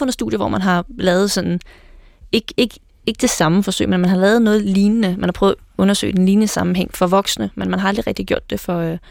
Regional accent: Ringsted, Zealand, Denmark; Jeg kommer fra Ringsted Gymnasium. Jeg har altid boet i Ringsted.

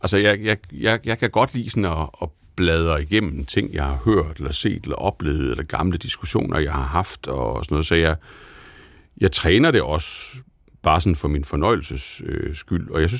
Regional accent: Kolding, Region of Southern Denmark, Denmark; moved away as an adult; Jeg flyttede hjemmefra. Jeg flyttede fra Kolding til Aarhus.

